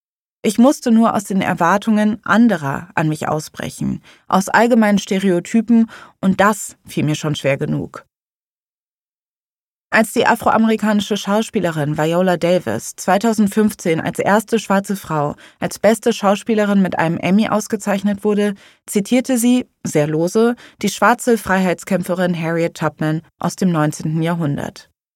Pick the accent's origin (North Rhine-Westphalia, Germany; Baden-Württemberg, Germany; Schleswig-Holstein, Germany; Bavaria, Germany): North Rhine-Westphalia, Germany; Cologne; Als Kölnerin fand ich München gewöhnungsbedürftig.